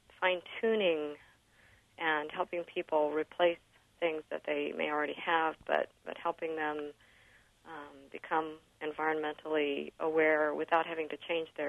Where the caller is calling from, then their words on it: Champaign, Illinois, United States; I'm calling in from Champaign.